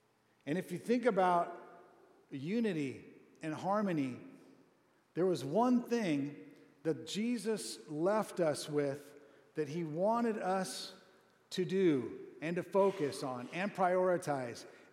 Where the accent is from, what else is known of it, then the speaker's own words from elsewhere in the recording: Corona, California, United States; I'll go run in the hills above my hometown in Corona, California, and there's this sage smell.